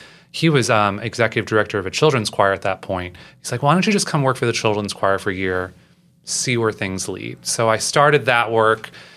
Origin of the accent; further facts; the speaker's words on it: St. Louis, Missouri, United States; I'm from St. Louis, and there's a I think it's now 100 years old.